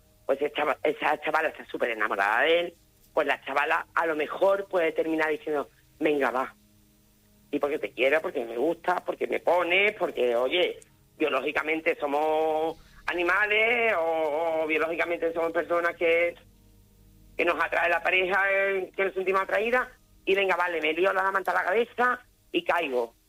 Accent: Seville, Andalusia, Spain; De Sevilla.

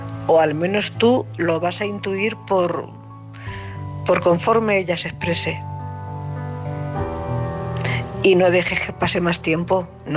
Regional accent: Cuenca, Castilla-La Mancha, Spain; de Cuenca.

